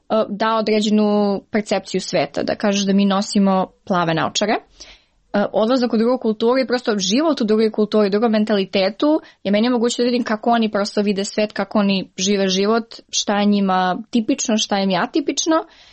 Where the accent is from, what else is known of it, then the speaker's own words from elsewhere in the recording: Niš, Southern and Eastern Serbia, Serbia; zbog mog akcenta, zbog toga što sam iz Niš, zbog toga što ne pričam možda kako treba